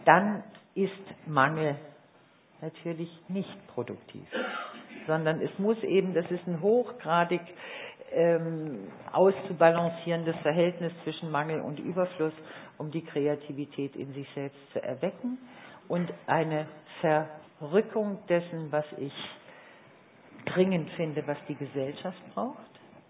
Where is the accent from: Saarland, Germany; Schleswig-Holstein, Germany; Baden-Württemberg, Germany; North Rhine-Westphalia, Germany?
Baden-Württemberg, Germany; ich komme aus dem Badischen